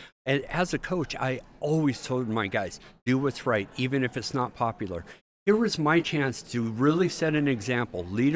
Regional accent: United States; But as an American, I was outraged.

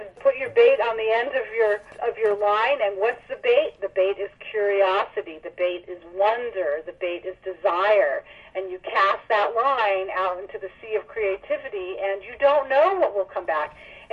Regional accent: New York, United States; there's Fort Tryon Park, which is near where I grew up in New York

